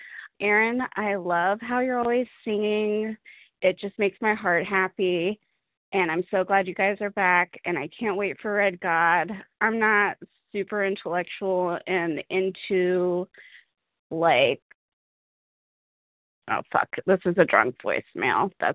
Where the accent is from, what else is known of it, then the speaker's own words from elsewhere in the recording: Kansas City, Missouri, United States; I'm from Kansas City, Missouri, and I'm just going to fangirl out on this podcast right now.